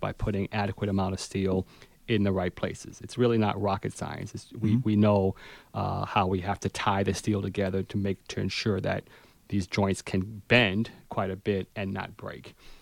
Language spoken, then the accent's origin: English; New York, United States; I grew up in New York. It was my first big earthquake.